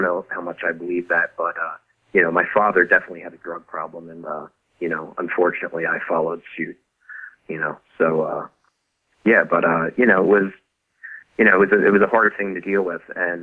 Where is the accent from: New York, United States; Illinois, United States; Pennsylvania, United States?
Pennsylvania, United States; Croydon; Okay, well, I grew up in Croydon, Pennsylvania, which is a few miles northeast of Philadelphia. Croydon was like a pretty much blue-collar, lower-income, white neighborhood.